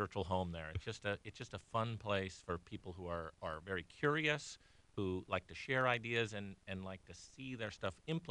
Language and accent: English; Akron, Ohio, United States; You know, I'm originally from Akron, Ohio, where there were these companies that ruled the tire industry worldwide.